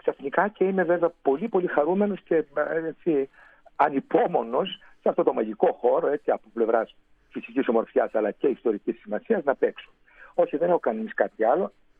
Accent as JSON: {"language": "Greek", "region": "Ionian Islands", "country": "Greece", "tie": "born or raised there", "said": "Η μία στη Λευκάδα, σε ένα χωριό κοντά στο χωριό μου δηλαδή"}